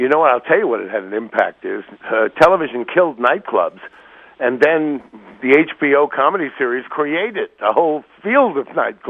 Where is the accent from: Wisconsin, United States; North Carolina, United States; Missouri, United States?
Missouri, United States; St. Louis; I'm from St. Louis. I'm platinum.